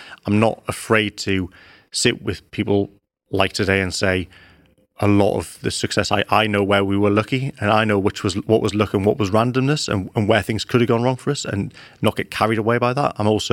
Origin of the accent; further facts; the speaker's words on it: Newcastle upon Tyne, North East England, United Kingdom; Well, I grew up in Newcastle and you can't not love football.